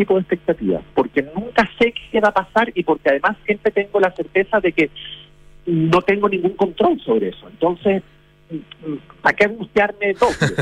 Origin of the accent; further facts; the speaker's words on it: Chile; que soy yo, que soy el chileno